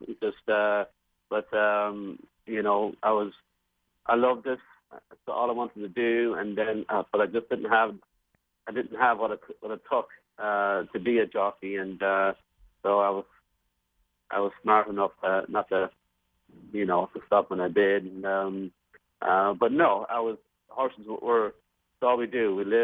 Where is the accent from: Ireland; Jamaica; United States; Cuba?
Ireland; growing up in Ireland, it's just such horse country.